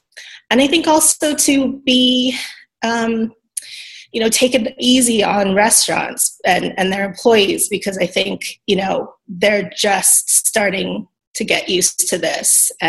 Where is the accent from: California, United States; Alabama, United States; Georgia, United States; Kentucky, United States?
California, United States; San Diego; And I grew up in San Diego. I spent many childhood birthday parties there.